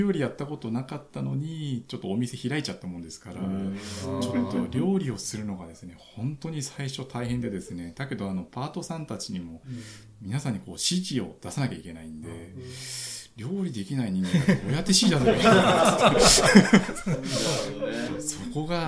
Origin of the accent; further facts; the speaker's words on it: Mobara, Chiba, Japan; うちも僕千葉の茂原市っていう本当超ど田舎の出身なんですけど